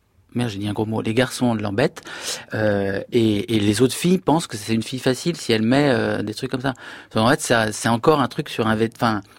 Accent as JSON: {"language": "French", "region": "Brittany", "country": "France", "tie": "born or raised there", "also_born_or_lived": "Syria", "said": "en habitant à la fois dans un village en Syrie et en grandissant en Bretagne"}